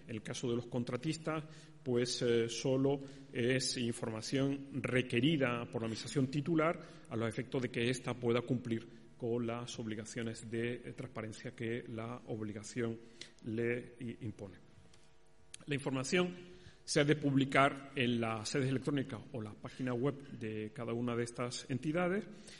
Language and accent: Spanish; Canary Islands, Spain; hacía visitas a mi tierra, a Canarias